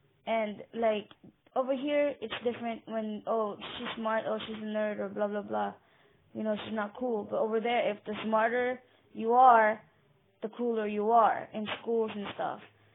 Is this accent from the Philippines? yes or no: yes; Philippines; I think that I see it more because with my culture, because I'm Filipino